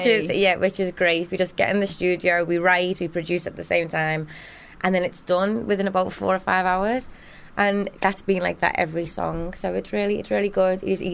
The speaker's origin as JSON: {"language": "English", "town": "Liverpool", "region": "North West England", "country": "United Kingdom", "tie": "born or raised there", "said": "But Liverpool was just always thriving with lots of musicians. So it was great. But I was only young."}